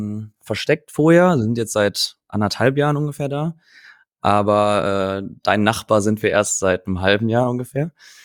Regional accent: Herford, North Rhine-Westphalia, Germany; now in Cologne, Germany; Bin ich in Herford und dann recht zeitnah nach Köln gezogen.

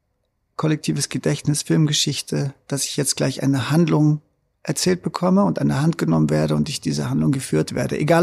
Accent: Munich, Bavaria, Germany; Filmkinos in meiner Heimatstadt München

